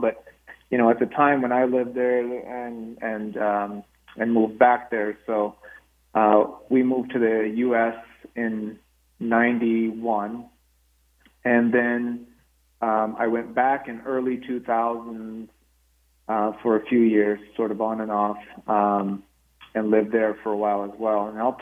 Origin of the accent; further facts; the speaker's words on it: Chernivtsi, Chernivtsi Oblast, Ukraine; English is a second language; now in United States; So, originally, I'm from, it's the Soviet Union, but it's technically in Ukraine, and it's a little town called Chernivtsi.